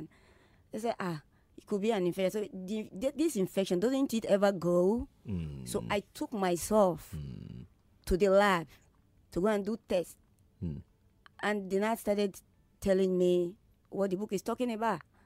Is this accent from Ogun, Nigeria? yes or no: no; Sapele, Delta, Nigeria; Abeke, I'm from Delta State, Sapele proper.